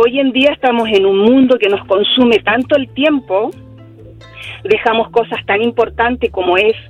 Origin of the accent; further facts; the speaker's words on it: Chile; Soy chilena